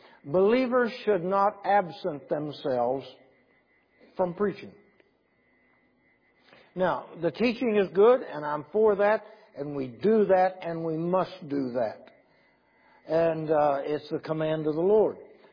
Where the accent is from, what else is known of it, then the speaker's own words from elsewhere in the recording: West Virginia, United States; I am from West Virginia.